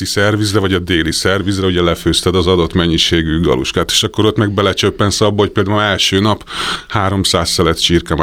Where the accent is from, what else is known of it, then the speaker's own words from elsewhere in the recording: Budapest, Hungary; Én budai gyerek vagyok